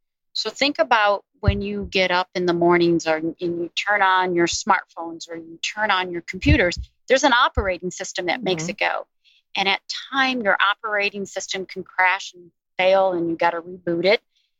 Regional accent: Detroit, Michigan, United States; So imagine this. I grew up in Detroit, Michigan.

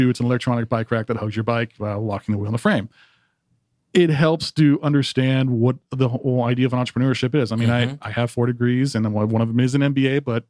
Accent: Atlanta, Georgia, United States; Yeah, I back when I first was born here, I was living in the boondocks of East Cobb. But having lived there my whole life

